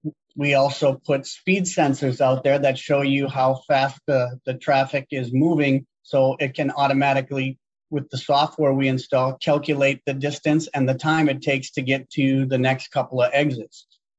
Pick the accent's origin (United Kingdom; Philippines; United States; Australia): United States; Neenah, Wisconsin; now in US South; I grew up in Wisconsin. I did actually grow up in Neenah, so I'm familiar with the Midwest contractors